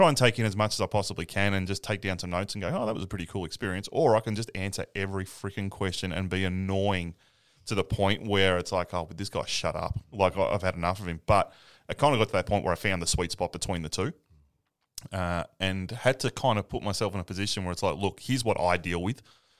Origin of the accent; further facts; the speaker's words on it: Victoria, Australia; I'm like, I'm this pleb from Victoria that doesn't really know me.